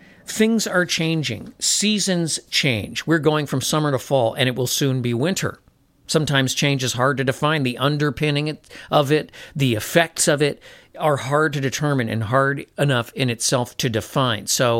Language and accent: English; Midwest, United States; there's no lingering dusk like there is where I was raised in the Midwest and where I live up in the northern part of the United States